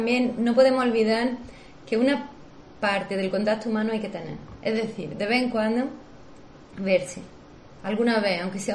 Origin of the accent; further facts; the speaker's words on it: Córdoba, Andalusia, Spain; Claro, porque soy andaluza de Córdoba. Y entonces, pues, me como la S como buena cordobesa que soy.